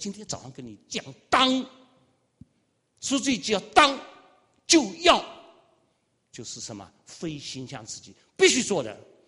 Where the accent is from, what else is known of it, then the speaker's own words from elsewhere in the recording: China; 我们中国人最想是你老几，对不对？